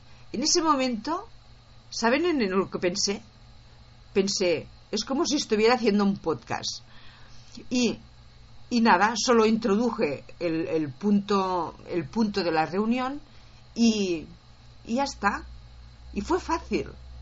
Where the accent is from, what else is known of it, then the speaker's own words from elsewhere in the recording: Catalonia, Spain; accent: Catalan; mi acento pues era catalán, porque soy catalana.